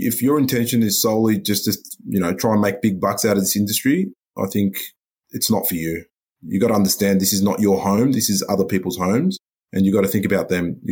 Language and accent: English; Heidelberg, Victoria, Australia; So I grew up in Heidelberg.